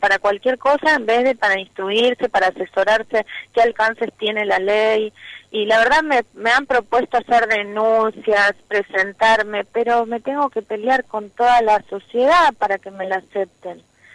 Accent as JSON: {"language": "Spanish", "region": "Buenos Aires", "country": "Argentina", "tie": "born there", "said": "Yo nací en Buenos Aires, vine a casarme acá."}